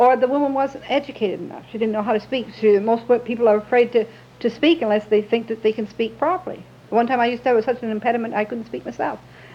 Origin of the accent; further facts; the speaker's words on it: Canada; You see, we're Canadian, and we have different feelings, really.